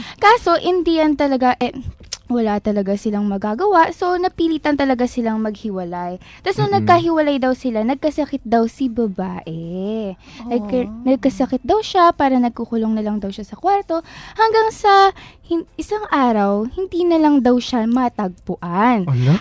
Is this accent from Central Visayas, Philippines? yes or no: no; Central Luzon, Philippines; Kasi pag sa probinsya namin, sabay-sabay kami nagluluto talaga sa Pampanga.